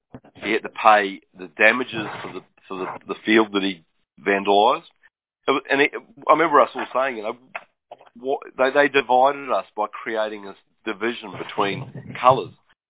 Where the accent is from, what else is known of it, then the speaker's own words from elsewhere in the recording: New Zealand; I grew up in New Zealand, right